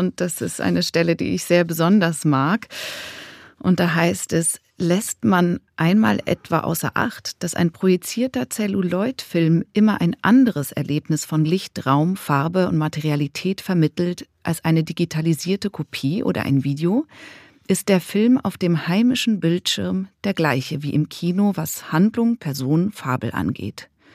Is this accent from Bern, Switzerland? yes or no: no; Zurich, Switzerland; Ich kenne das nur aus Zürich, wo ich herkomme.